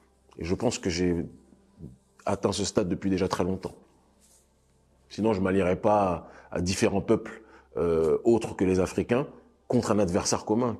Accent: France; Je suis béninois de nationalité, né en France, donc j'ai grandi, vécu 29 ans de ma vie en France, donc français aussi, quoi que j'en dise.

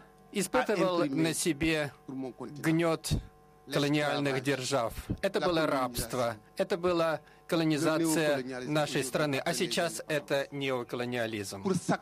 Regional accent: Senegal; я из Сенегала.

